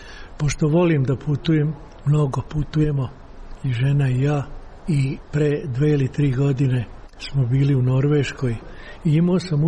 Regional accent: Belgrade, Serbia; born there; now in Novi Sad, Serbia; iz Novog Sada sam, inače sam rođeni Beograđan. Ja sam rođen na Voždovcu.

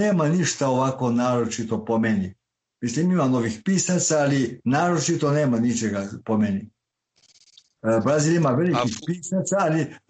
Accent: Subotica, Vojvodina, Serbia; ja sam Subotičanin, ja sam Lala, pravi Lala.

